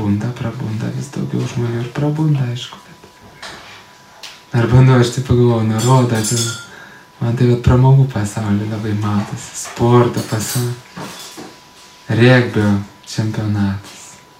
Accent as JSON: {"language": "Lithuanian", "town": "Kaunas", "region": "Kaunas County", "country": "Lithuania", "tie": "born or raised there", "said": "Aš tai augau Kaune, praktiškai visą laiką Kaune. O po to gamtoj gyvenau, dabar vėl gamtoj gyvenu."}